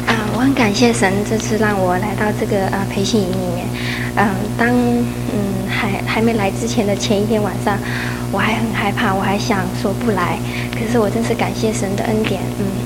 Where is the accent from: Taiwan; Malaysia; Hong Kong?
Hong Kong; now in Alabama, United States; 我从香港来，然后我现在在阿拉巴马大学念本科